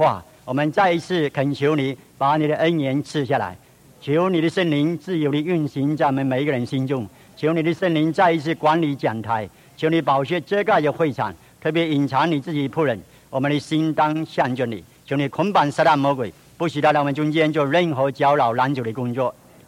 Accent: Malaysia; 我从马来西亚来，马来西亚汽车很多，路也做得很好，是东南亚有名的。

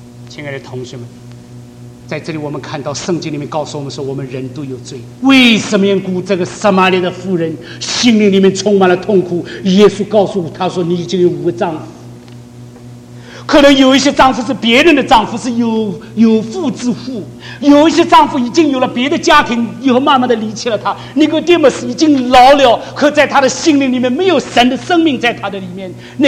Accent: China; now in United States; 我们现在在美国，我告诉你罪人还是罪人，正好像我们中国人一样。

